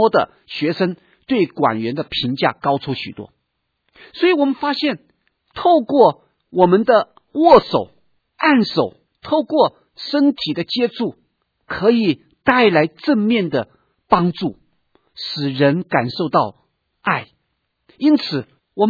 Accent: China; 我要再一次的提醒我们中国人，可能比较需要操这方面的操练

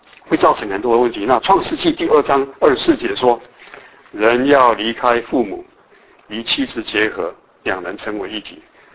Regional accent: Taiwan; 那我们现在甚至于我那人跟我们从台湾来

